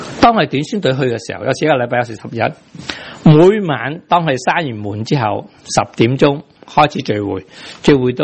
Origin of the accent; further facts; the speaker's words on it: Guangdong, China; 国语我哋广东人好少唔讲啲嘢噶。